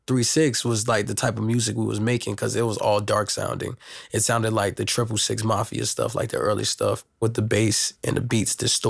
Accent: the South, United States; because like I'm from the South, so we're into most of the Southern culture and shit.

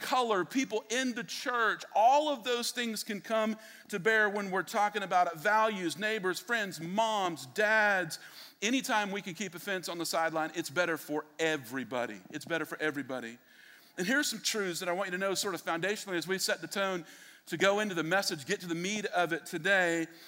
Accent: Tampa, Florida, United States; born there; except for the fact that I was born in Tampa.

